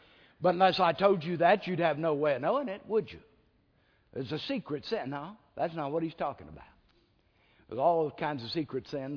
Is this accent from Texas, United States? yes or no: yes; Texas, United States; You know, everybody knows I'm a Texan, and you can't be a Texan if you're not a good liar.